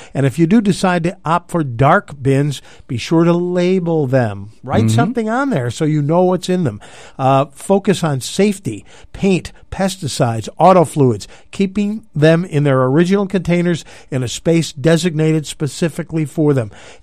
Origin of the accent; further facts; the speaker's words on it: Maine, United States; I'm from Maine, and I can tell you they are the best. Love those Maine lobsters.